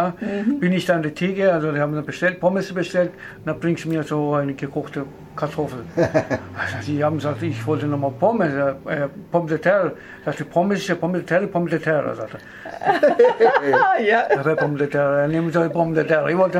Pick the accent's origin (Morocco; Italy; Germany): Italy; Wie wir als Italiener machen. Mischmasch.